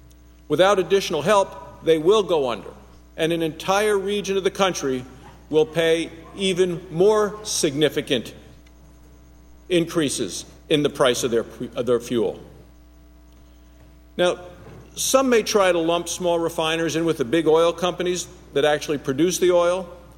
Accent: Wyoming, United States; the negative economic impact to the Rocky Mountain West and to my home state of Wyoming is very real and significant.

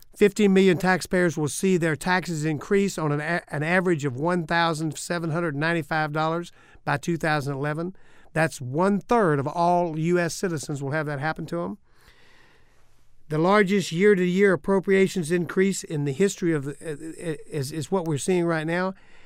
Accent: Texas, United States; But, you know, I think that the folks in Texas, I'm from Texas, and I've got a number that's been studied out real good.

